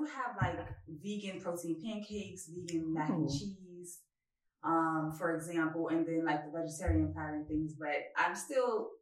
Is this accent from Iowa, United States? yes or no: no; Brooklyn, New York, United States; I'm from Brooklyn.